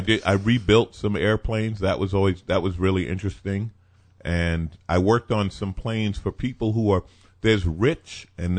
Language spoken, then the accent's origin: English; New York, United States; now in Los Angeles, United States; My first, it's what brought me to L.A. I grew up in New York. I went to aviation high school. I learned to fix airplanes.